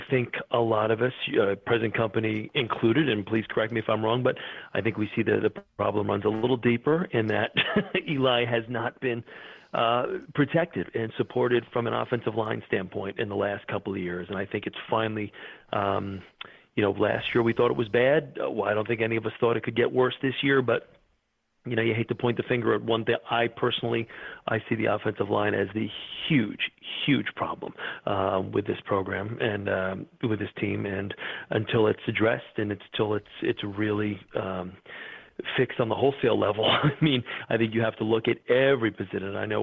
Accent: Rutherford, New Jersey, United States; My family and I, we were all born and raised in Rutherford, and literally I grew up in the shadow of Giant Stadium

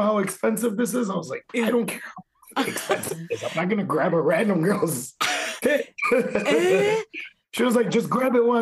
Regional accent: Chicago, Illinois, United States; Because I grew up in Chicago my whole life. I know everywhere, South Side, West Side.

